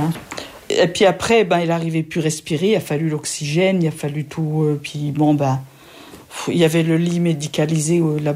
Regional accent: Valleroy, Grand Est, France; born there; moi je suis né à Valleroy, oui. Mais pas, c'était d'un milieu agricole, nous. C'était pas ouvrier comme maintenant.

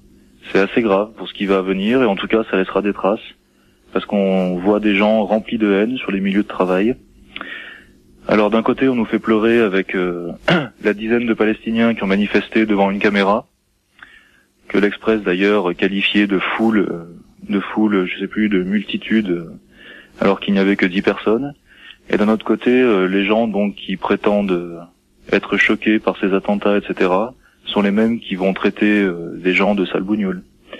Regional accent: France; moi-même et ma femme, nous sommes français convertis à l'islam, et on est assez choqués parce que au travail, par exemple, on se fait traiter de sale bougnoule, alors que bon, déjà on n'est pas arabe.

